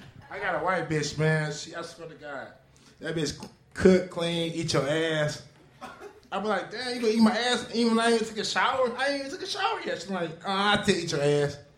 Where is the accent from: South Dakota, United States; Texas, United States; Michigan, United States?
Michigan, United States; Detroit